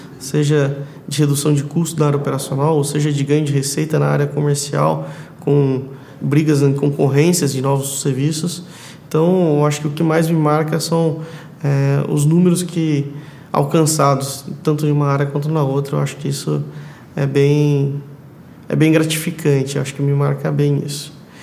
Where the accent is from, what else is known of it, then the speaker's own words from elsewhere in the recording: São Paulo, Brazil; Sou do interior de São Paulo, fui conhecer uma mineira em Muriaé.